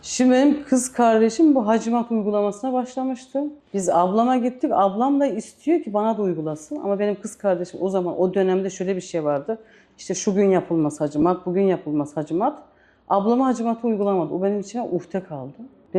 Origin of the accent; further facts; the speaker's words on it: Giresun, Turkey; Aslen Giresunluyum.